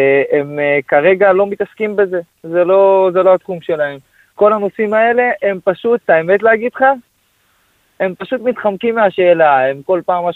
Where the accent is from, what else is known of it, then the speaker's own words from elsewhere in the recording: Holon, Tel Aviv District, Israel; אני מחולון … נשוי, בן 26, ברוך השם, אבא לשתי ילדים קטנים.